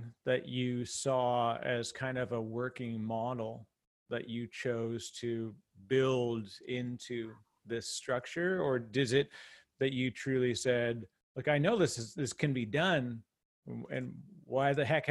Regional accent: Canada; I'm Canadian, as you can tell by my odd accent.

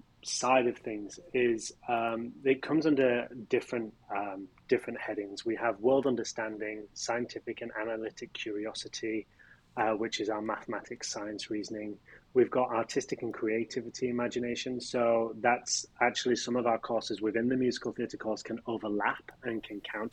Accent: England, United Kingdom; Growing up in England

